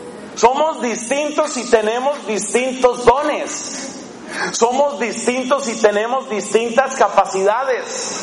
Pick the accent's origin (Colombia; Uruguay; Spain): Colombia; esas cosas pasan también en mi país, en Colombia.